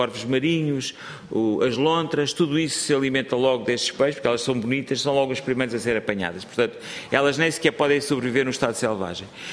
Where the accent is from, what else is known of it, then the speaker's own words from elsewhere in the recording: Tomar, Santarém, Portugal; eu por exemplo, cresci junto ao rio Nabão em Tomar